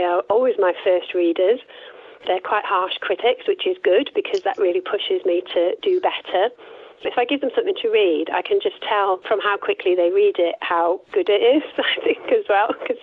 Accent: Wales, United Kingdom; now in Lake District, United Kingdom; I grew up in South Wales near the coast, so there's obviously beautiful beaches. And I've lived in a few places, but I've lived in the Lake District now, gosh, for over, it must be 16 years now, I think.

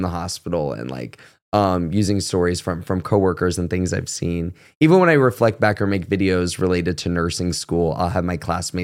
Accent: Florida, United States; I'm from Florida. Everything's real.

